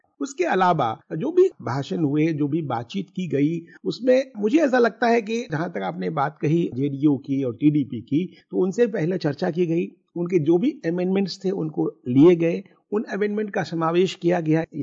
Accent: Bihar, India; मैं बिहार से आता हूँ

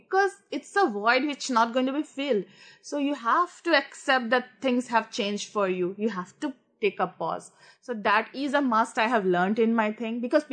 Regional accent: Assam, India; I was born in Assam and I was born into this family. I was the first child of the entire generation.

